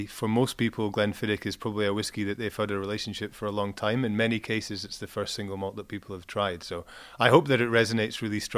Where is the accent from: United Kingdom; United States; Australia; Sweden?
United Kingdom; Forres, Scotland; From the north of Scotland, a little place called Forest. It's about maybe 20 miles from the Glenfiddich Distillery.